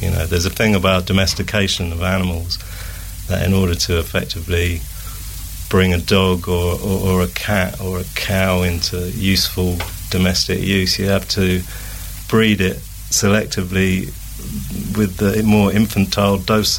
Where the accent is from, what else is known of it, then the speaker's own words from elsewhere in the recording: South East England, United Kingdom; I was born on the Isle of Wight. So my roots, my parents are both from the mainland, as they say. So I'm born and raised, I'm an islander